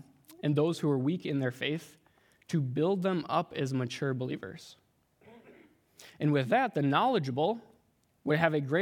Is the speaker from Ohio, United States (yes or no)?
no; Wisconsin, United States; But for me, like I said, I grew up in Wisconsin